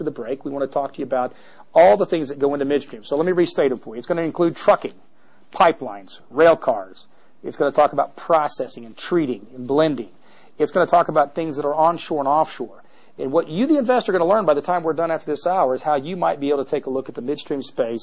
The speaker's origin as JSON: {"language": "English", "region": "Texas", "country": "United States", "tie": "born or raised there", "accent": "slow Texas drawl", "said": "I am from South Texas. I grew up 6 miles from the Texas-Mexican border. I had three sisters. I did at one point talk with a nice, slow Texas drawl."}